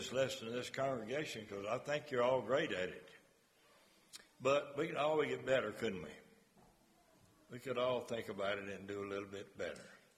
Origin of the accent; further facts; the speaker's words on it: Henderson, Tennessee, United States; I know one of them, we came from Henderson, Tennessee. Rose and I used to pick cotton for our spending money.